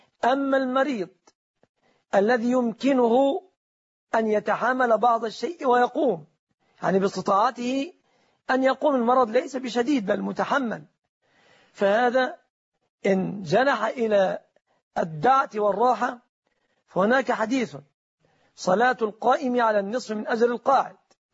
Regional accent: Egypt; في بلادنا مصر

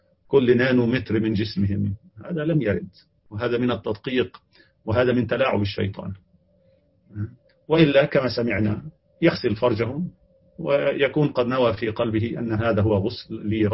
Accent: Egypt; هذا أحيانا يبدو غريبا على بعض الناس خاصة يعني مننا كمصريين

